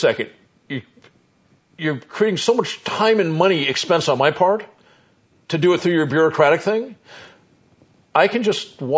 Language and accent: English; California, United States; I come from California, so I know that some of the biggest land holdings in California are owned by people of Mexican descent